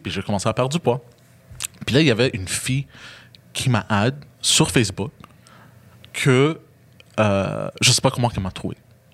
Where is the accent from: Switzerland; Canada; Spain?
Canada; Montreal, Quebec; Parce que moi, je viens de Parc Extension. Puis on est très agressif.